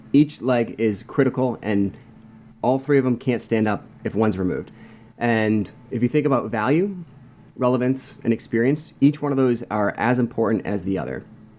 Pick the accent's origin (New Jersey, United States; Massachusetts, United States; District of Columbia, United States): District of Columbia, United States; Washington; I'm from the Washington, D.C. area, and I'm an avid traveler.